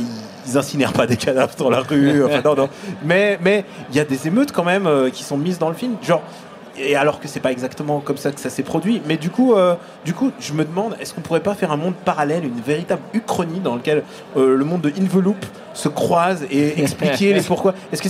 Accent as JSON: {"language": "French", "country": "Russia", "second_language": "French", "said": "Alors, en tant que russe, j'ai quand même une petite nostalgie pour tous les films des années 80"}